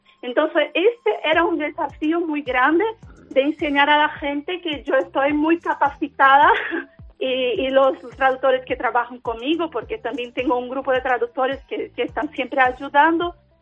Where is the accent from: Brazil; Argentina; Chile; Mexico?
Brazil; Spanish is a second language; moved away as an adult; now in Spain; desde Brasil, que soy brasileña, y bueno, era una oportunidad de hacer lo que hacía en mi país, pero ahora aquí en Europa, con España y Portugal